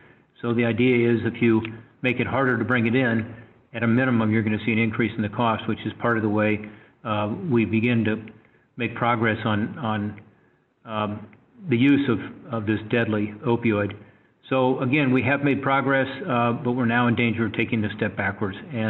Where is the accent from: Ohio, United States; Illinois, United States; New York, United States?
Ohio, United States; But there's no question that in my home state of Ohio, in most of our communities, we've seen an upsurge